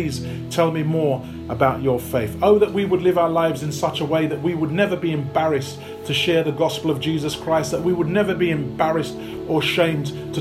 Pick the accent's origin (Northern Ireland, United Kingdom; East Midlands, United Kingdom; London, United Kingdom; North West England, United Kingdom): London, United Kingdom; Peckham; also born or lived in Camberwell; I was born in Peckham, or at least Camberwell on the border of Peckham, lived in Peckham as a youngster, so, and I love Peckham.